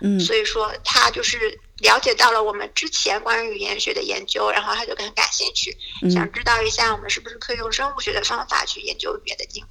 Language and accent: Chinese; Shanghai, China; 我本身是上海人，然后我是复旦大学的生物系毕业的本科，然后毕业了以后我就去美国纽约州立大学实习分校去进行博士研